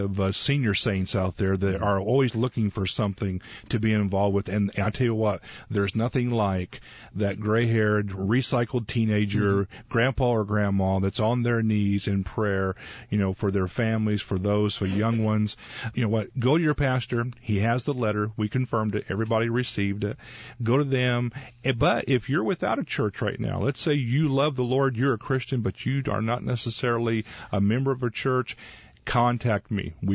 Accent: Georgetown, Illinois, United States; Vermilion County is my hometown area. Out of Vermilion County, a little town of Rich Farm, where I grew up in Georgetown

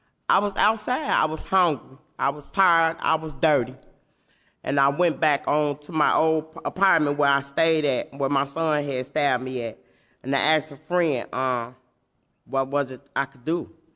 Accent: Chicago, Illinois, United States; I've been through some of any and everything growing up in Chicago.

